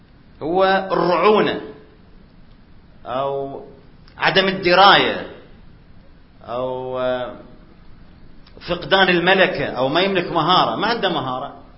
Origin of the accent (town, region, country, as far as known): Syria